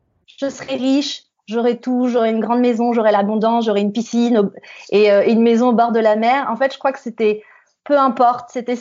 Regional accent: Aubervilliers, Île-de-France, France; Alors, je suis née à Aubervilliers, en Seine-Saint-Denis.

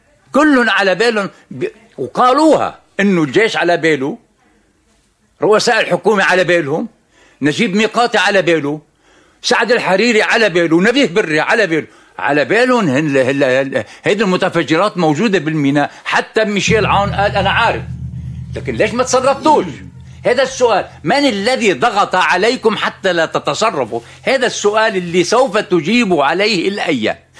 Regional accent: Lebanon; الطبقة السياسية فاسدة عندنا في لبنان

